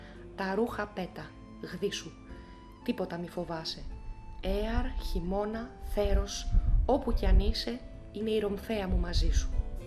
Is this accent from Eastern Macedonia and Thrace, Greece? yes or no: yes; Xanthi, Eastern Macedonia and Thrace, Greece; Εγώ μεγάλωσα και στην Ξάνθη, ήταν μια επαρχιακή ήρεμη πόλη τότε εκείνα τα χρόνια.